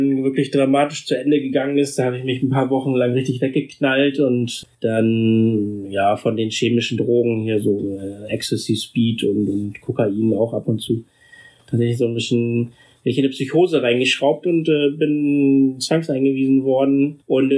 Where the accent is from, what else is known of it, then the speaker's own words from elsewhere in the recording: Bremen, Germany; ich bin 1972 in Bremen geboren und bin in so einer ziemlich kaputten Familie aufgewachsen